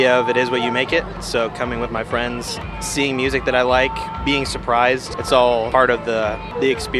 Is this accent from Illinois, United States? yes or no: yes; Chicago, Illinois, United States; I'm from Chicago and we drove all the way up.